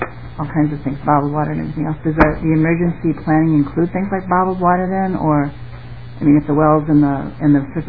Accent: United States; Actually, I grew up in Rock County, and my dad still lives there.

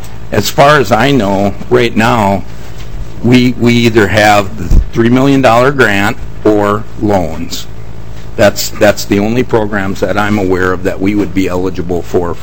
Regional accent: Morris, United States; I grew up in Morris, So I know we've always had a water softener since I was a little kid.

